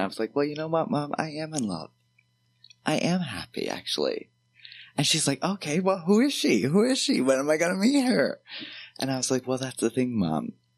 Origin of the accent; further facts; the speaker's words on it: Cape Breton Island, Nova Scotia, Canada; moved away; So I moved away from Cape Breton Island for a little bit, and I went home, and it was Christmas Eve, actually.